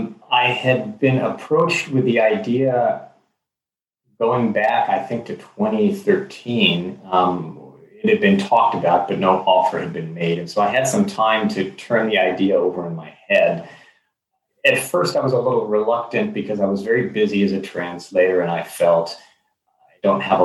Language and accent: English; Los Angeles, California, United States; Well, I grew up in Los Angeles. I went to the university in Los Angeles